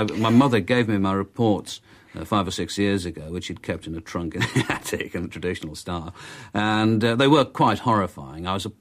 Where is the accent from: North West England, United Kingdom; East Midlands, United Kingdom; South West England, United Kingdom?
North West England, United Kingdom; Liverpool; So I phoned him up and said that I was from Liverpool, and he immediately put me on the air, and we talked a bit about Liverpool